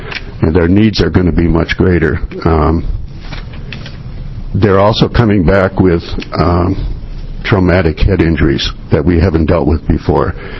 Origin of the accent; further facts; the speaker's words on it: Lake Oswego, Oregon, United States; I'm from Lake Oswego in Clackamas County.